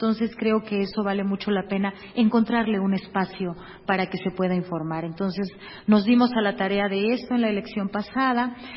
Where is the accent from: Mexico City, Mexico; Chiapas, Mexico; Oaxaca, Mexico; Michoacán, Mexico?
Oaxaca, Mexico; de mi tierra para el mundo, ¿no? Que más aparecen son de Oaxaca